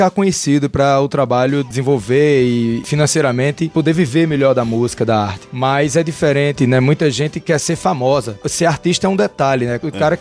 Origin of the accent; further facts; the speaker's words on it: Northeast Region, Brazil; eu venho do Nordeste, né? Venho do sertão, lá da região do Cariri. Uma região que, além das fronteiras dos estados, tem uma identidade muito forte. E eu tenho a sorte de ter nascido nesse lugar